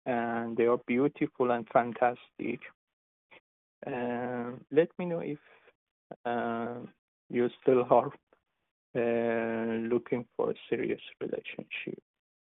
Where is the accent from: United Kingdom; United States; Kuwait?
Kuwait; from Kuwait.